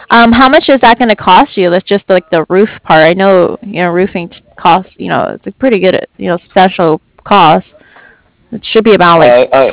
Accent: California, United States; now in San Diego, United States; Yeah, I'm actually from the Bay Area too.

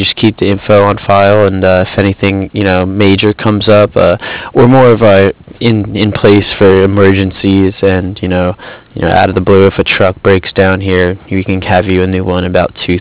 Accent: Cardiff, Wales, United Kingdom; I'm from Cardiff.

